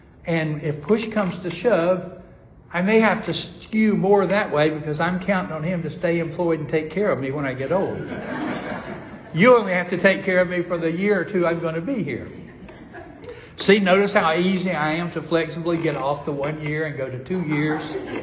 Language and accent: English; Georgia, United States; But that was just because I was from Georgia and didn't know what it meant to deal with 50 or 60 inches of snow a year.